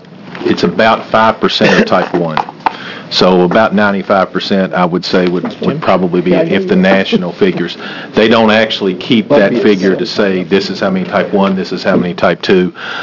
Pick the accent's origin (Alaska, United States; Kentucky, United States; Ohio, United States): Kentucky, United States; As I said, I'm from the Commonwealth of Kentucky, where from 1995 to 2010, we had 158% increase, according to the CDC, in diabetes.